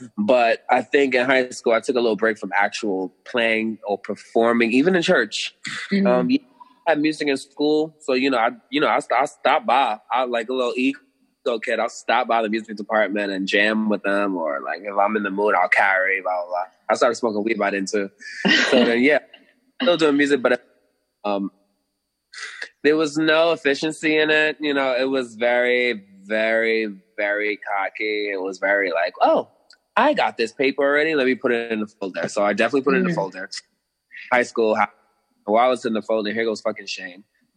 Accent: Brooklyn, New York, United States; Brooklyn, New York, born and raised in Flatbush, Trinidadian descent.

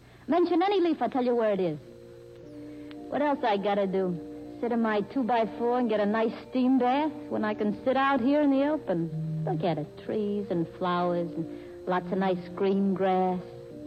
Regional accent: Hardin, Minnesota, United States; I come from Hardin, Minnesota.

